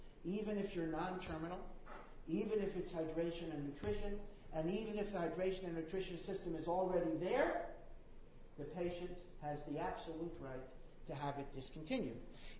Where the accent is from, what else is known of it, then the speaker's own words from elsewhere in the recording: Washington, District of Columbia, United States; You know, I come from Washington, D.C.